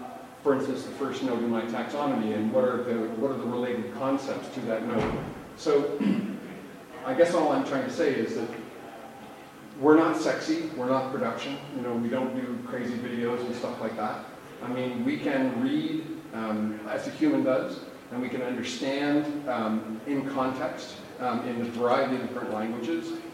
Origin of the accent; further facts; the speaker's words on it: Canada; As you saw, I'm a Canadian